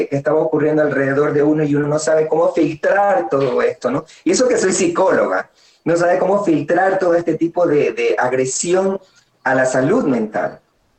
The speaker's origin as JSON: {"language": "Spanish", "town": "Guayaquil", "region": "Guayas", "country": "Ecuador", "lives_now": "Quito, Ecuador", "said": "la ciudad de Guayaquil, de donde soy originaria, ahora vivo en Quito"}